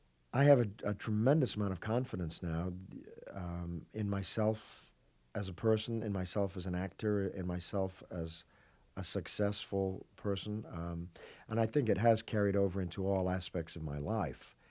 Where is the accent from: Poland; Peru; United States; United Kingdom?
United Kingdom; England; possibly being born and raised in England